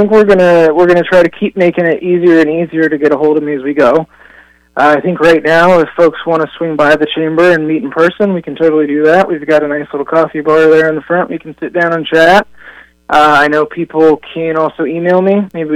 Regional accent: Frankfort, Indiana, United States; Frankfort for me growing up in Indiana feels, normal, feels like home

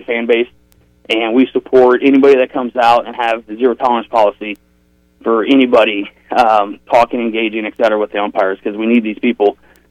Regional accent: Dayton, Ohio, United States; growing up in the Dayton, Ohio area and playing on a rather large rec league

